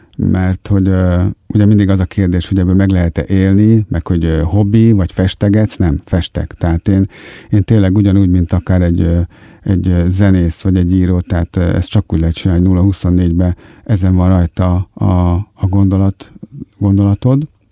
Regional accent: Budapest, Hungary; a nagyvárosban, mint a saját szülővárosom Budapest

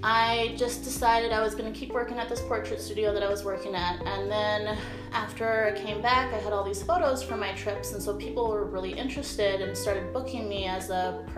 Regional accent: Minneapolis, Minnesota, United States; moved away; And I am originally from the Midwest. I am from Minneapolis, and I just moved to Arizona about 6 months ago in like the end of December.

